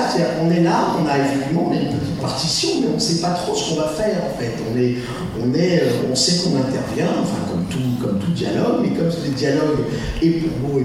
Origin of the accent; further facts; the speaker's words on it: Paris, Île-de-France, France; Non, je suis parisien, je fais 1m60 et je... Et voilà. Et je suis français.